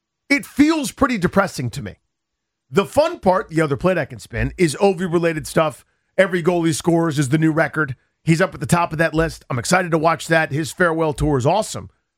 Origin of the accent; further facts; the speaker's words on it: District of Columbia, United States; Next year, the Nationals win. A baseball team in my hometown won a World Series.